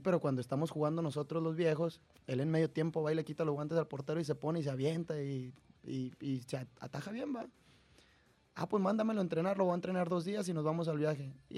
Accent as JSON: {"language": "Spanish", "region": "Durango", "country": "Mexico", "moved": "yes", "said": "desde el momento en el que yo salí de Durango"}